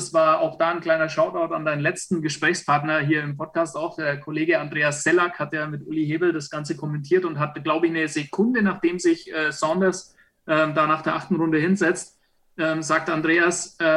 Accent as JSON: {"language": "German", "region": "Bavaria", "country": "Germany", "said": "also ich bin Franke"}